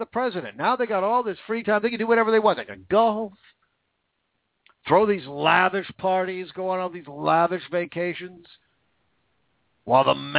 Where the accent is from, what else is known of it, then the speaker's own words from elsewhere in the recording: Washington, United States; David Reichert, Washington, my home state, fired.